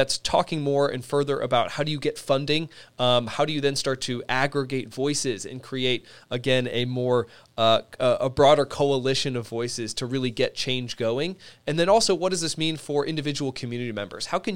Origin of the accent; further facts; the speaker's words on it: Minnesota, United States; I don't know if I quite qualify as a Minnesotan, but I spent a significant time there as a kid, through high school.